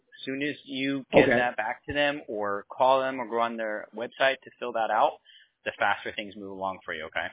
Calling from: Tampa, Florida, United States; So I live in Tampa, Florida.

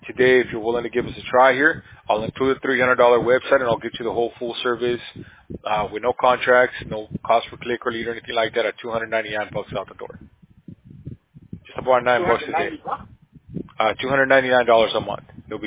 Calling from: California, United States; We're in California, sir. So we're here in California. We're in Orange County.

